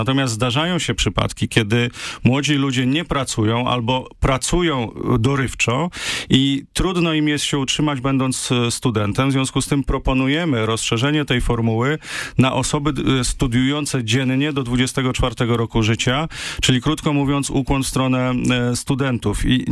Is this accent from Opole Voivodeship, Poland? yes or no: yes; Opole Voivodeship, Poland; Myślę, że moim niewątpliwym atutem jest to, że jestem stąd. Znam paradoksalnie każdy kąt